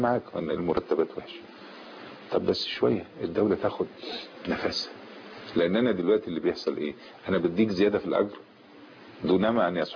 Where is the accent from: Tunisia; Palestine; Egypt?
Egypt